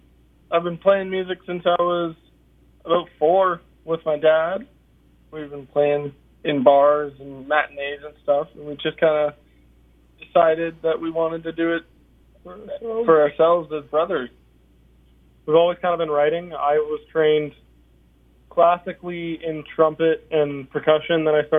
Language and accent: English; Kitchener, Ontario, Canada; Kitchener, Ontario.